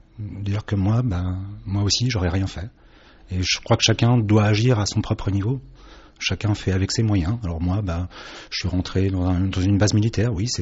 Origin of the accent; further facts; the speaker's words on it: Paris, Île-de-France, France; Non, je suis parisien.